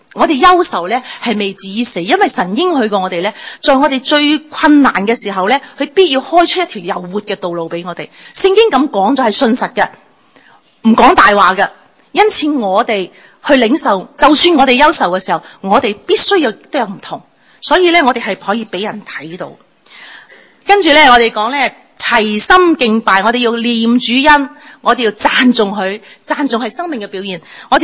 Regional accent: China; 咁呢个系我哋中国人咧，一种好独特嘅一种嘅民族性。我哋好感恩，因为我哋中国人

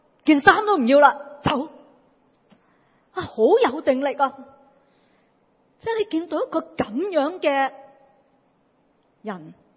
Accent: Hong Kong; 作为香港人。在疫情逆境里面

